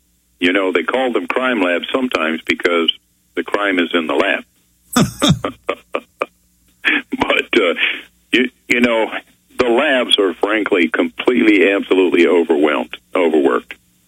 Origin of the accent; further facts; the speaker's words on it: United States; Now, first of all, I'm an American citizen. You know, the way I say it is I am an American.